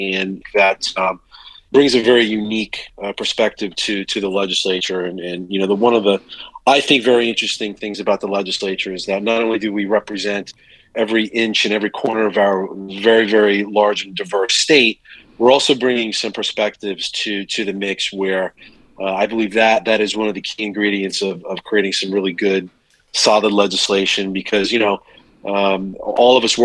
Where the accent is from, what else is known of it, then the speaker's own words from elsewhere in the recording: Long Island, New York, United States; now in Indian Rocks Beach, United States; I grew up in Long Island, New York. I've lived in Pinellas County since 96. My wife and I live in the beautiful Indian Rocks Beach, which is in central Pinellas County.